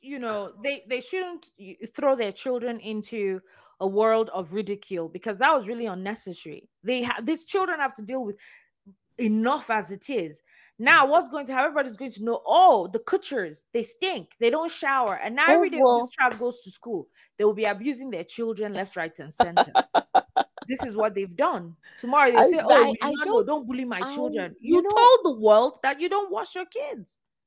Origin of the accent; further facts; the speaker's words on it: Nigeria; You know, as my Nigerian people say, do the needful.